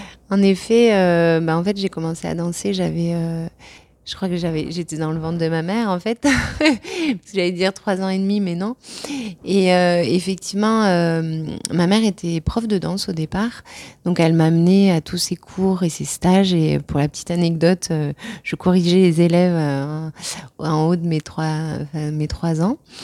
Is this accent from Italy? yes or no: no; Carcassonne, Occitanie, France; also born or lived in Montpellier / Istres; je suis native de Carcassonne. Je suis née à Carcassonne.